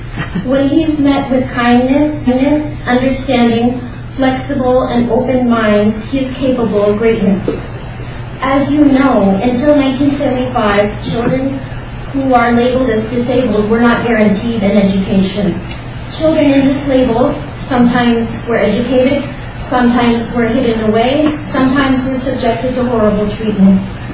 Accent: St. Paul, Minnesota, United States; I'm from St. Paul, Minnesota, and my son is a second grader.

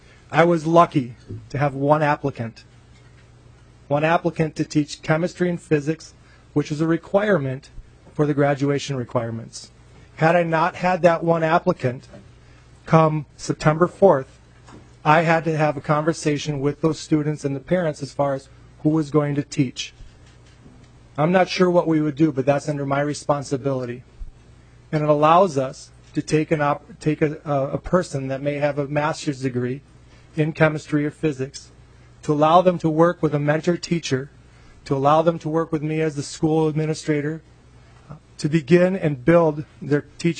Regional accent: Minnesota, United States; also born or lived in Illinois; And then the last 7 years, I've been back here in my home state of Minnesota as the high school principal

